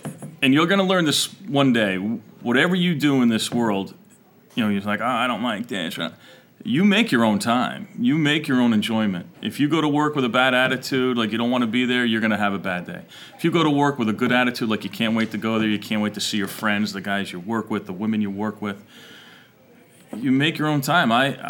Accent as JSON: {"language": "English", "town": "East Haven", "region": "Connecticut", "country": "United States", "tie": "born or raised there", "said": "I grew up in East Haven, Connecticut."}